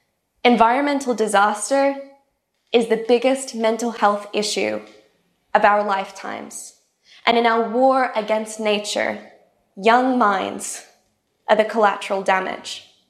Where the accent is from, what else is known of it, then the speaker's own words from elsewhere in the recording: Queensland, Australia; I grew up in Australia's tropical North Queensland, fishing frogs from the toilet and dodging snakes that hung from the ceiling, wetting down old sea turtles stranded at low tide outside our house.